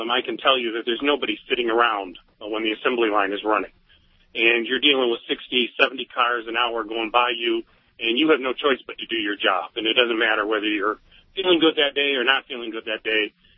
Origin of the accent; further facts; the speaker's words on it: Detroit, Michigan, United States; moved away as an adult; now in Denver, United States; I'm an attorney in Denver now, but I moved here from Michigan, from Detroit, about 3 years ago.